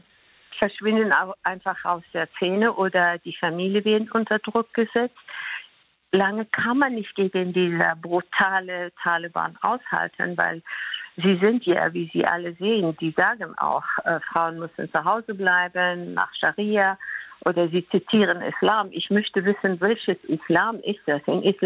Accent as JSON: {"language": "German", "country": "Afghanistan", "said": "für mich auch als Afghanin"}